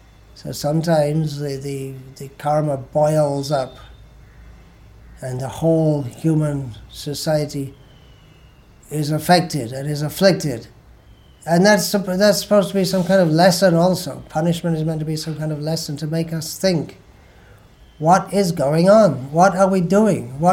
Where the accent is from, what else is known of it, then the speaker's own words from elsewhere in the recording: England, United Kingdom; when I was growing up in England